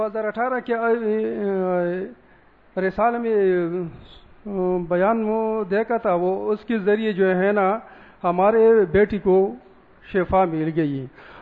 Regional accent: Kohat, Khyber Pakhtunkhwa, Pakistan; میں کوہاٹ سے آیا ہوں.

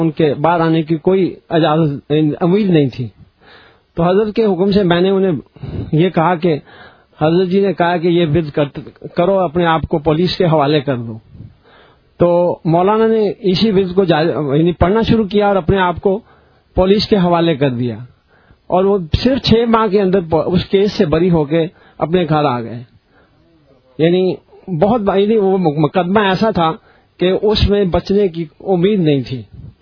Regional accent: Jahanian Mandi, Punjab, Pakistan; میرا تعلق جھانیا منڈی سے ہے

